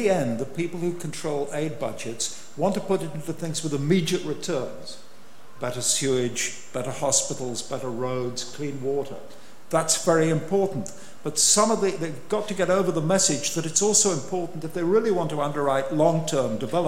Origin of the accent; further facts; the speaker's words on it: United Kingdom; And as a British citizen, I'm proud